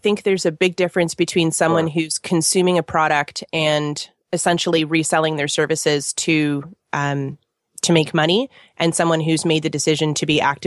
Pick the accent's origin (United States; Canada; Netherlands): Canada; oh, okay, well, I'm Canadian.